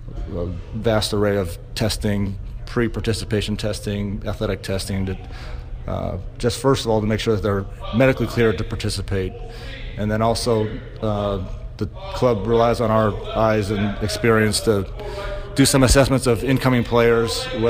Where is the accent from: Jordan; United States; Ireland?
United States; California; I was aware of athletic trainers growing up in the Bay Area and who the athletic trainers were with the various teams.